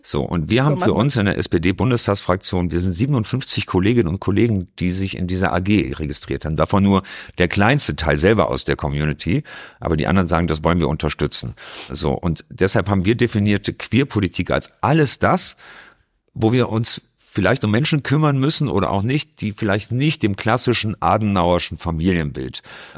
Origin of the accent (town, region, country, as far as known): Hamburg, Germany